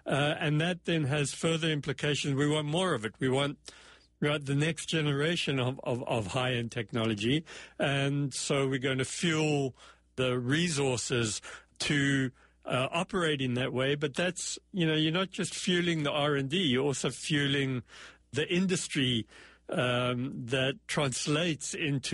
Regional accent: South Africa; But I grew up in South Africa where, you know, to go to school, you had to get dressed in a uniform

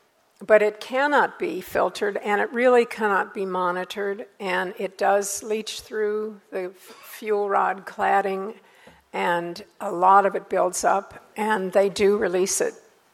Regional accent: St. Louis, Missouri, United States; I'm from St. Louis.

